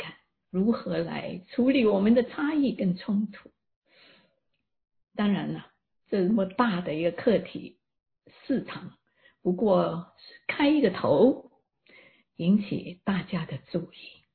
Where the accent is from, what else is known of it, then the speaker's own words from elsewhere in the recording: Hong Kong; 我也是中国人，在香港长大，很关心这几年在香港发生的政治与社会的动荡